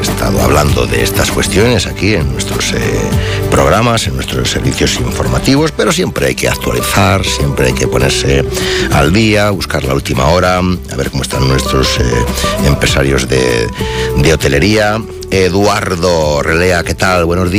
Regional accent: Castile, Spain; Es que somos así, no lo podemos evitar, ¿eh? Somos castellanos, ¿eh?

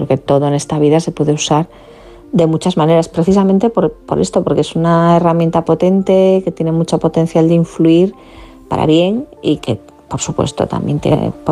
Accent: Galicia, Spain; yo que soy gallega, bueno, respiramos la ironía como parte del idioma

